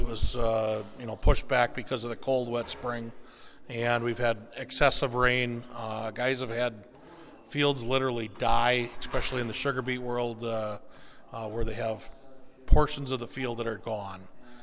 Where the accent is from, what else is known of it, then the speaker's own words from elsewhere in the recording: Murdoch, Minnesota, United States; I'm from Murdoch, Minnesota.